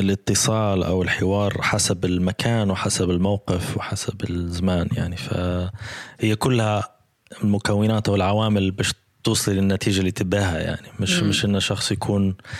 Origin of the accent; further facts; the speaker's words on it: Libya; also born or lived in Morocco; السيارة ليبية، رخصة ليبية، الكتيب ليبي، اسمي ليبي، هدرز معك بالليبي؟